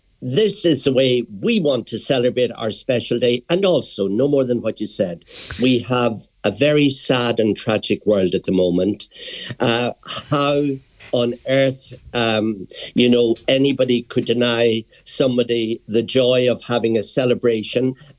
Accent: Ireland; people in Ireland, we as an Irish race, we're more confident.

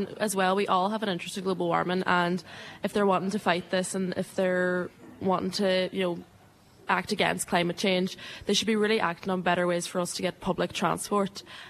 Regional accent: Fanad, Ulster, Ireland; I am from Fanlid. I mean, it really is the rural of rural Ireland.

